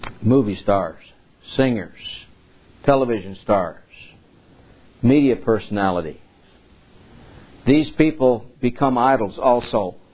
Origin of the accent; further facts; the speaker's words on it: Michigan, United States; growing up in Michigan, and Al Kaline was the biggest star Detroit had for 20 years in baseball.